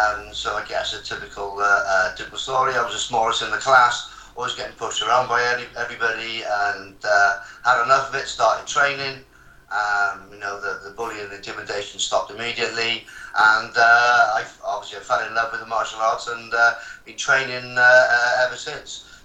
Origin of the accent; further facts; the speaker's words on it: Cardiff, Wales, United Kingdom; now in Bristol, United Kingdom; I'm from Cardiff, and I represented Wales on the national team, fought around the world for 14 years. Some great coaches in Bristol. I moved up to Bristol for my work.